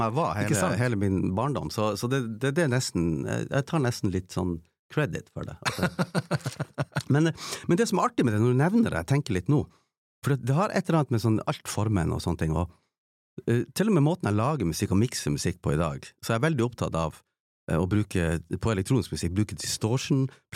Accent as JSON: {"language": "Norwegian", "town": "Tromsø", "region": "Troms", "country": "Norway", "tie": "born or raised there", "said": "Eller hvis jeg vokste opp på Håpen, men jeg ble deportert på en måte av familien før ungdomsårene kikket inn for fullt da."}